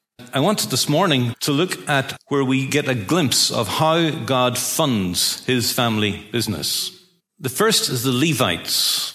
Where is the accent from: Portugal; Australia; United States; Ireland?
Ireland; I can talk. We're Irish. I kissed the Blarney Stone when I was 10. Irish people can talk. We can tell stories.